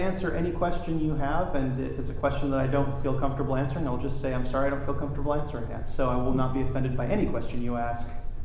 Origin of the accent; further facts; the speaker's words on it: Grenada; also born or lived in United States Virgin Islands / British Virgin Islands; I grew up in Grenada and the U.S. and British Virgin Islands. I was born to a family that has a lot of experience living aboard and sailing boats.